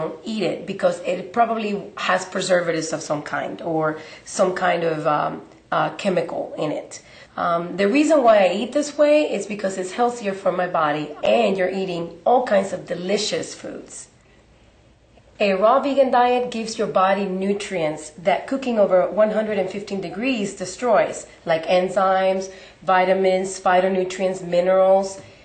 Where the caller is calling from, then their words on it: Dallas, Texas, United States; I come to you from Dallas, Texas, United States.